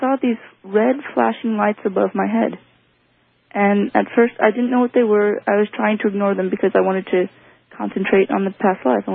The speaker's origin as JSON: {"language": "English", "region": "Washington", "country": "United States", "said": "I'm from Washington State."}